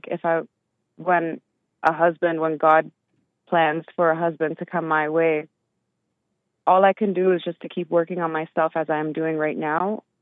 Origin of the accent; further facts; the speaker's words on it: Netherlands; moved away; we grew up in the Netherlands